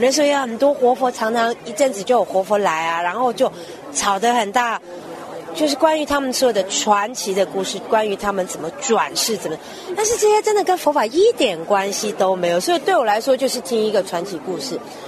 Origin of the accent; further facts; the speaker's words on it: Taiwan; now in Germany; 我是台湾人，住在德国。